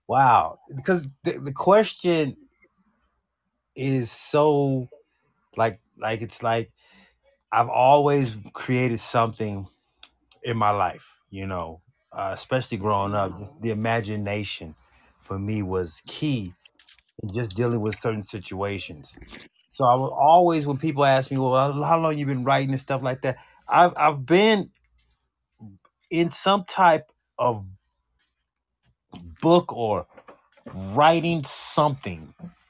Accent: Fresno, California, United States; Fresno, California. But I'm in Los Angeles now.

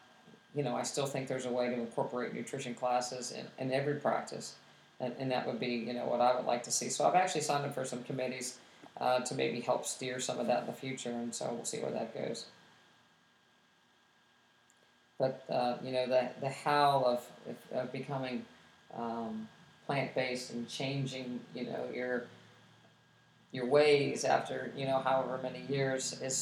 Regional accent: West Virginia, United States; You know, I'm from West Virginia, and, you know, there's nobody in this room right now except Samantha, my dog.

